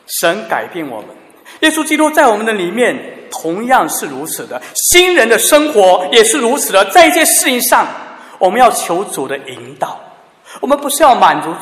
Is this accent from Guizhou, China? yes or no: yes; Guizhou, China; moved away as an adult; also born or lived in Nanjing; 我自己是1996年就离开我的家乡，离开贵州，在南京上大学。